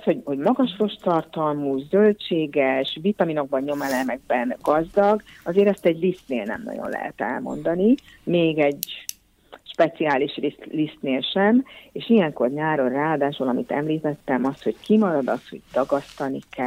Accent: Great Hungarian Plain, Hungary; alföldi vagyok egyébként

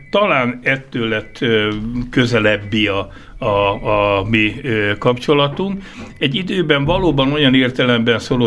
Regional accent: Budapest, Hungary; én ugye budapesti vagyok, és Budapesten végig csináltam a szakmát

